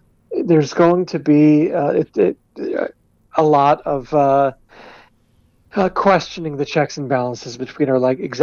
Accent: United States; Well, Simon, I'm from the United States

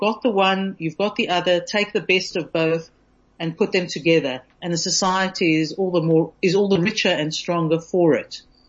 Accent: South Africa; It's so much part of being South African.

